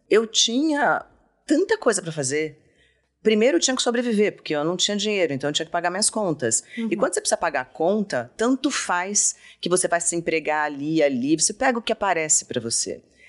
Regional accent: Brasília, Federal District, Brazil; eu nasci em Brasília, que era o fim do mundo. É uma cidade super novinha. Não tinha muito mercado.

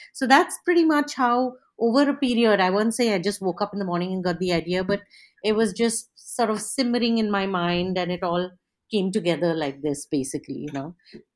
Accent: Hyderabad, Telangana, India; Basically, my mom's maternal home was in Chowpatty. And so I spent all my summers, I grew up in Hyderabad.

